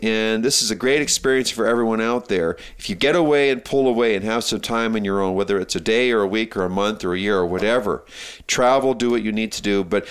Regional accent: Calgary, Alberta, Canada; It was good to be in Alberta because I'm an Alberta boy, born and raised in Calgary.

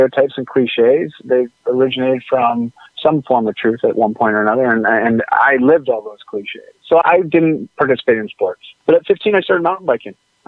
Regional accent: Ontario, Canada; moved away as an adult; now in Vancouver, Canada; But yeah, I moved up to Vancouver in 95 once I graduated high school. But growing up in Ontario, small town Ontario, you know, it was a hockey town through and through.

